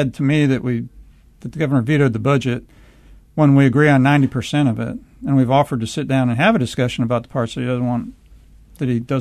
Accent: Fayetteville, North Carolina, United States; I say I'm from Fayetteville, they think I'm from the city of Fayetteville, and I have a few neighborhoods, but mainly it's rural and semi-rural, small-town America.

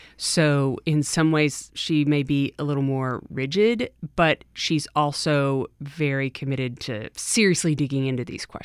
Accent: Mississippi, United States; now in New Orleans, United States; My New Orleans story, I grew up in Mississippi, but I always had family down here. So we visited very frequently, and then I moved down here in 1993 to go to Tulane Law.

